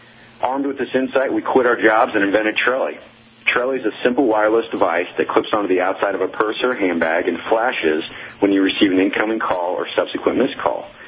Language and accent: English; Kansas City, United States; I am from Kansas City, born and raised. Westwood, as you may or may not know, is a little suburb of Kansas City, so not too far from where I grew up